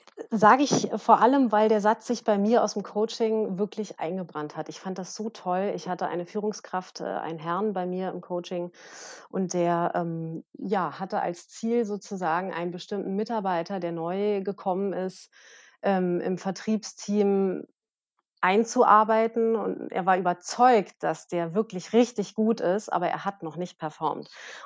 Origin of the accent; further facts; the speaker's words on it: Berlin, Germany; Ich komme aus Berlin.